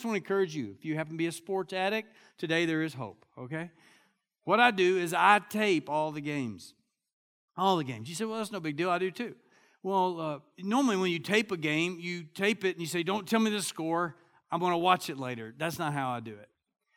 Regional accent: Kentucky, United States; And I'm from Kentucky, though.

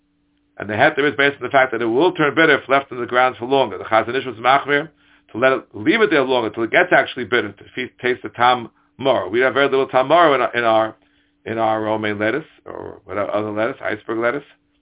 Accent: United States; which is the minhag even in Europe, even when I grew up in America.

